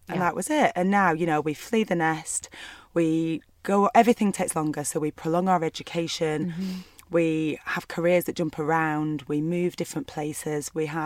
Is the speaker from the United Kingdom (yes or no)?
yes; Burnley, North West England, United Kingdom; I grew up in Burnley in a small town in the northwest of England.